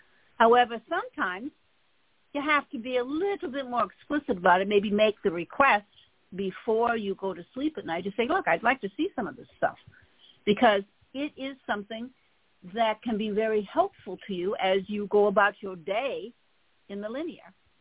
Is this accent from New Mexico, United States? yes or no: no; Michigan, United States; I grew up in Michigan. It was always 100 degrees in August with 100% humidity.